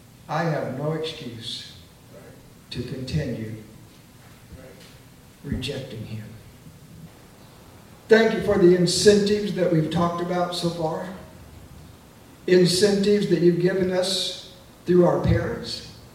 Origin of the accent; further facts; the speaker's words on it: Springfield, United States; I grew up in Springfield, Southside, and the worship service were tremendous incentives for me to follow Jesus.